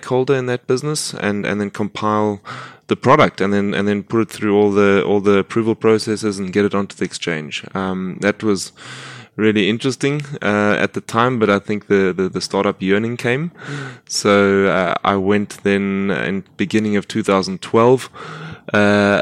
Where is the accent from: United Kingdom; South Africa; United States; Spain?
South Africa; So as a South African, obviously got a bit of a passion for the developing world and a lot of the problems there.